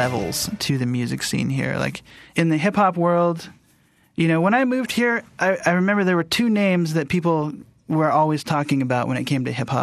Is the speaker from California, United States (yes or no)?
no; Iowa, United States; No, I grew up in Iowa, and after I graduated from the University of Iowa with a degree in journalism